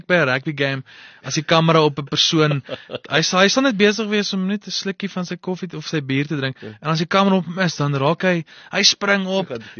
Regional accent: Potchefstroom, North West, South Africa; ek het groot geword in Potchefstroom, laerskool, hoërskool

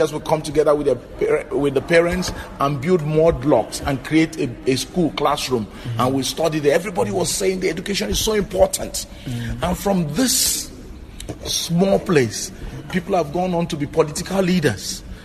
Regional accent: Nigeria; you know, I come from Nigeria and I work a lot in different parts of Africa.

